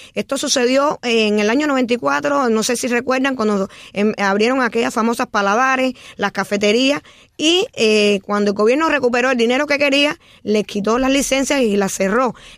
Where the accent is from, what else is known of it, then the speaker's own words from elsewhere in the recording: Cuba; nosotros venimos de Cuba y regresamos, si Dios quiere, el lunes a nuestra tierra